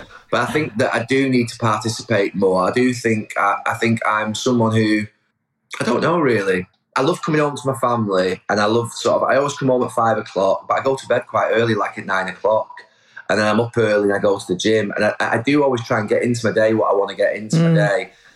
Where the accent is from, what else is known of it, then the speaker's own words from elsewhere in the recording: Bury, North West England, United Kingdom; I'm from Bury. It's where I grew up.